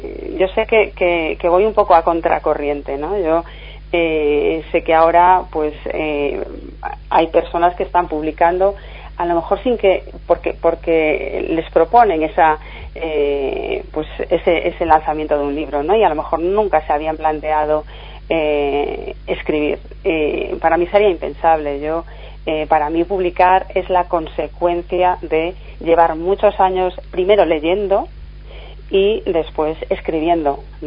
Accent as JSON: {"language": "Spanish", "region": "Galicia", "country": "Spain", "accent": "Galician", "said": "yo soy gálico falante, soy castellano parlante y además convivo de una manera muy natural con las dos lenguas y el acento, pues cuando hablo castellano probablemente pues no quiere salir el acento gallego"}